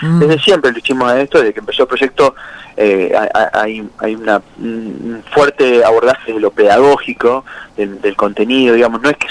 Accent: Santa Fe, Argentina; Yo particularmente soy un pueblito de Santa Fe, que donde la cultura del carnaval brasileño es muy fuerte, hace 50, 60 años

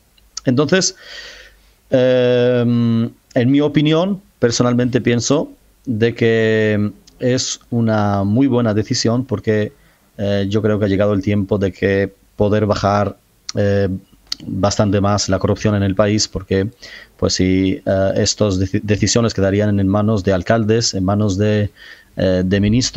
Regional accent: Albania; Spanish is a second language; puedo hablar perfectamente bien español, pero yo soy albanés, sí, he nacido en Albania.

